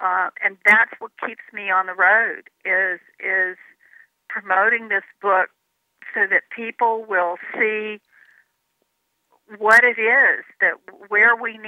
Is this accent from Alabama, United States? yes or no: yes; Alabama, United States; But when I was growing up in Alabama, black people still rode on the back of the bus.